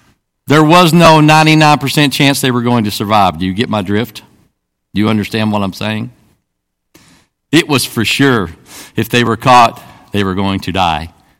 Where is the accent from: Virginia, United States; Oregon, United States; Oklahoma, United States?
Oklahoma, United States; All right, I'm from Oklahoma. I said, cut me some slack.